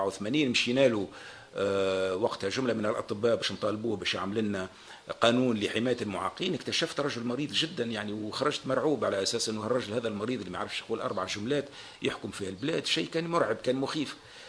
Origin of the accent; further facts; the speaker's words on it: southern Tunisia, Tunisia; رغم أني من الجنوب لكن عمري ما شعرت بأي نوع من التفرقة الجهوية